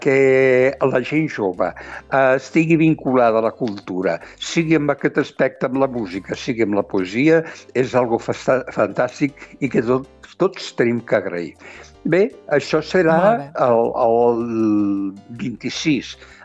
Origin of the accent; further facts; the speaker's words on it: Mas de Barberans, Catalonia, Spain; jo sóc un masover que no em puc oblidar del meu poble, no em puc oblidar de la terra, del Montsià i del Baix Ebre. Jo sóc, en fi, entre Amposta, Tortosa i el Mas, i he viscut molts anys.